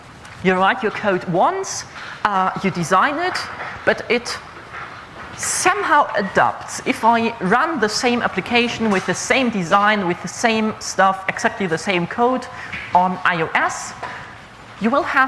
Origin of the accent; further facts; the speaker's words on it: France; I work in healthcare in Germany, even though I'm from France.